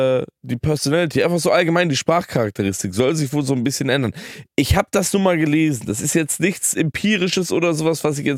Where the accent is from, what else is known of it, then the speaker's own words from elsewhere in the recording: Germany; Ich kann dir einfach sagen, dass ich aus Deutschland komme.